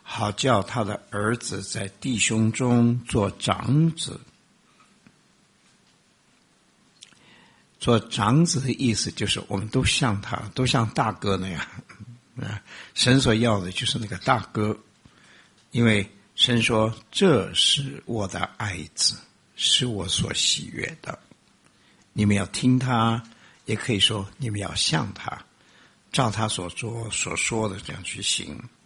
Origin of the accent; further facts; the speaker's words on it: China; 我们中国人说行善就是修桥补路，救济穷人，是吧？